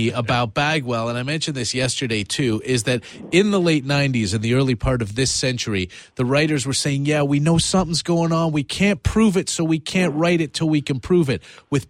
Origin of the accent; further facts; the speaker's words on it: Canada; as a Canadian, I'd love to ask you about Larry Walker